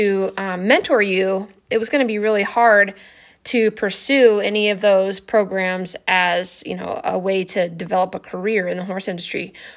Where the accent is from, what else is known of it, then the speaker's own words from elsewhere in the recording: Iowa, United States; So I grew up in Southeast Iowa off and on. I had kind of a less than stable childhood, but that's where my love of horses started.